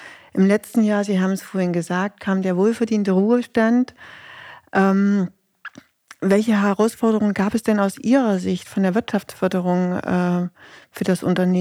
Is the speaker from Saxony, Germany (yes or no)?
yes; Saxony, Germany; Ich komme selber aus dem Landkreis Nordsachsen. Ich fühle mich hier sehr wohl.